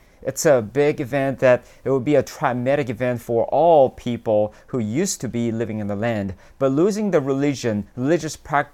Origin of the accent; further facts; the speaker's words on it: South Korea; English is a second language; You know, I'm from South Korea, so I still have my country back in Korea.